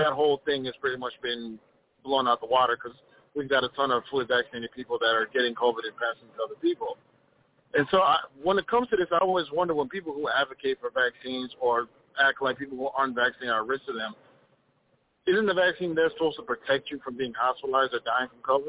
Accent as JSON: {"language": "English", "region": "Minnesota", "country": "United States", "said": "Minnesota."}